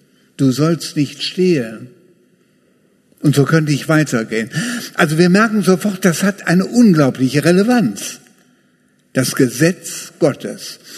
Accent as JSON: {"language": "German", "town": "Wuppertal", "region": "North Rhine-Westphalia", "country": "Germany", "tie": "born or raised there", "said": "Ich bin ja groß geworden hier in Wuppertal, habe ich erzählt."}